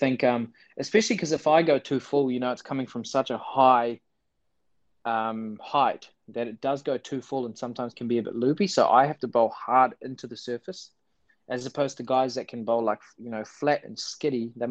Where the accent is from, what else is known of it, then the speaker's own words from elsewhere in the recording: New Zealand; Growing up in New Zealand